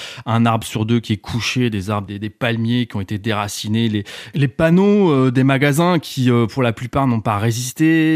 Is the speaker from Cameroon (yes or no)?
no; France; ce que nous, en tant que Français, on pourrait considérer comme un dysfonctionnement